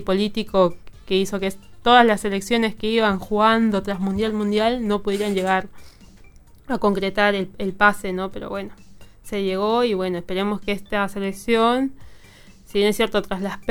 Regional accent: Peru; Yo como buena peruana soy de un paladar muy abierto

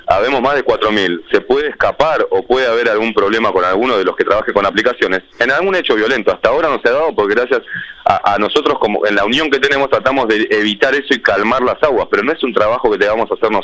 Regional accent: Uruguay; Yo como trabajador y como uruguayo estoy sin trabajo.

